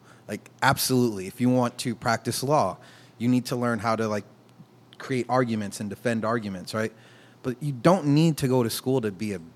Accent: Harlem, New York, United States; So I looked at it and I said, I'm originally from Harlem.

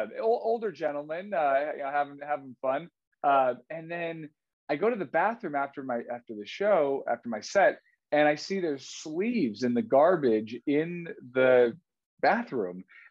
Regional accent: California, United States; And I'm from the Bay Area.

